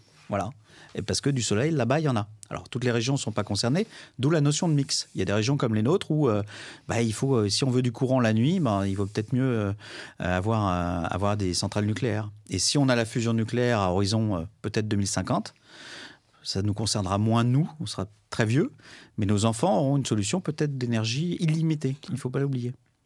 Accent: Normandy, France; Moi, je suis normand, il y a du vent.

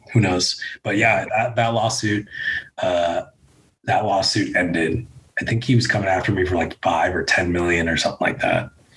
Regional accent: California, United States; And I'm okay, I'm from Orange. I was in Orange County at the time.

